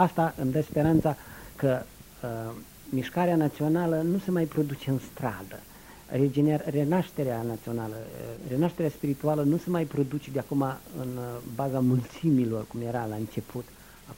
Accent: Transnistria, Moldova; Vreau să spun că merg în satul meu, acolo, în Transnistria.

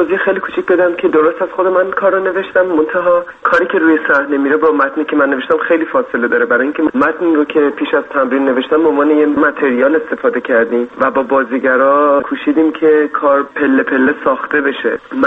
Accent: Tehran, Tehran Province, Iran; من در تهران به دنیا آمدم و همونجا هم تحصیل کردم در رشته تئاتر از حوالی سال 1374.

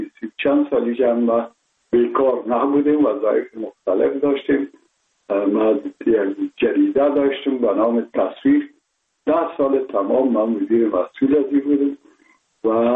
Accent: Kabul, Afghanistan; ما متولد شهر کابل هستم، اصلا تاجک و از شهر کونی کابل که از پدر پدر از کابل هستم.

